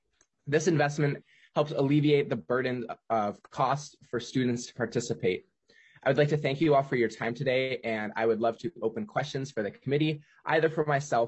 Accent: Minnesota, United States; Growing up in Western Hennepin County, CTE was not necessarily a focus of the schools around my area

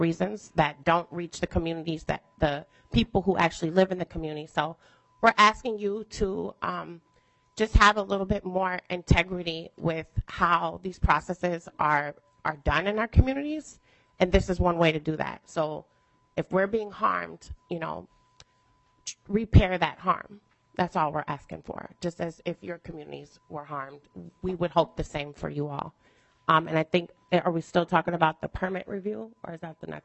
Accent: Minneapolis, Minnesota, United States; I'm from North Minneapolis, and if you know my community, you know we've been through quite a lot over the past few years.

